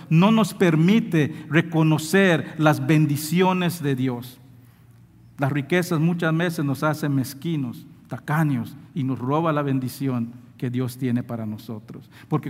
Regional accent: Belize; Yo soy originalmente de Belice. Mi familia son descendientes de los mayas.

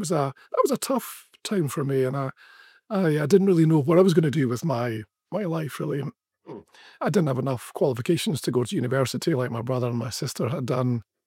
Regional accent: Edinburgh, Scotland, United Kingdom; So I'm from Edinburgh. I was brought up, born in 1970.

